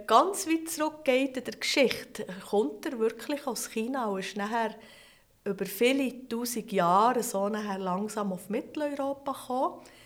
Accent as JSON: {"language": "German", "country": "Switzerland", "tie": "born or raised there", "said": "Also Zahnenland ist meine Heimat."}